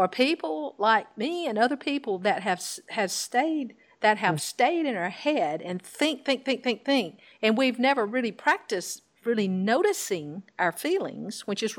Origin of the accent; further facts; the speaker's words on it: Alabama, United States; I'm from Alabama originally.